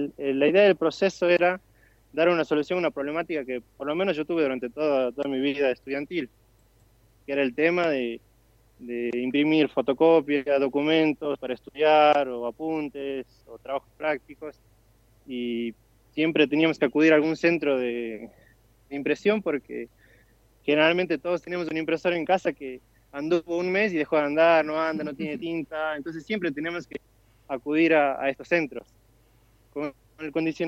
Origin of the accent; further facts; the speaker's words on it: Argentina; born there; moved away; yo nací en Argentina y siempre tuve la curiosidad de volver al país.